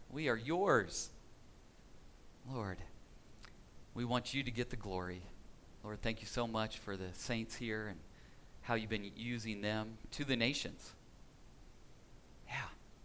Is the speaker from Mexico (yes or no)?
no; Indiana, United States; I was joking about my Indiana Pacers because growing up in Indiana, if you don't know, it has a state religion.